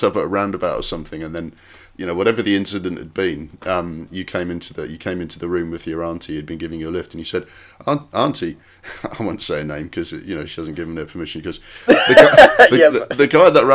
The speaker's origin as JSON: {"language": "English", "town": "Sunderland", "region": "North East England", "country": "United Kingdom", "tie": "born there", "said": "Yeah, I was born in Sunderland, I just never got the hang of the accent."}